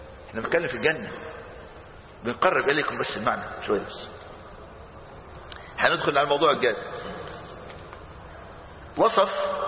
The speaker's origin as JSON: {"language": "Arabic", "country": "Egypt", "said": "المانجا عندنا في مصر المانجا قد كده لو خليتها في البيت يومين تملأ البيت رائحة"}